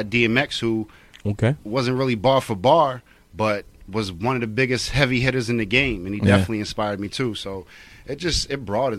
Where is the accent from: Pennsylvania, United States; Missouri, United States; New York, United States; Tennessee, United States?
New York, United States; Hudson; I'm from Hudson, New York, just like the rest of these cats in here, other than my boy Rainier. you know, I represent 518 to the fullest.